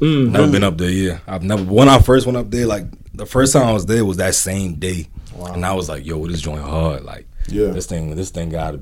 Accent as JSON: {"language": "English", "town": "Baltimore", "region": "Maryland", "country": "United States", "tie": "born or raised there", "also_born_or_lived": "Atlanta, United States / Cameroon", "said": "So I was born in Atlanta, came to Maryland for a little bit, went back, went to Cameroon for a couple years. I came back, moved to Baltimore when I was like 5 years old."}